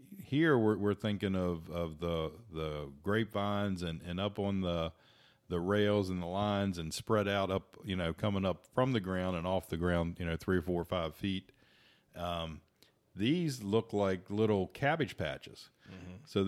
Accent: West Virginia, United States; and of course we come from West Virginia where running water and outhouses are still not totally a thing of the past

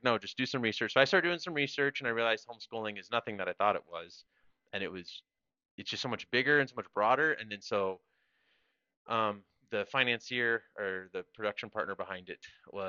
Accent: Hydesville, California, United States; You know, as a kid, I grew up in the Redwoods in the top of California. So it was a town called Hydesville, it was like 630 people.

